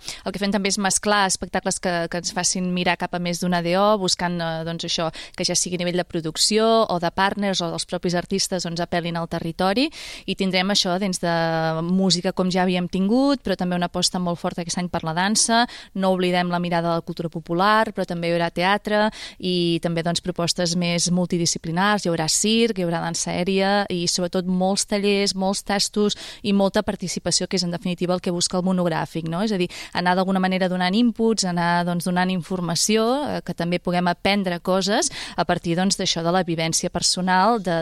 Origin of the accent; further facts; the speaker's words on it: Calella, Catalonia, Spain; Calella és el meu poble, jo vaig néixer aquí i em sento d'aquí, encara que ara ocasionalment no hi estigui, doncs no hi visqui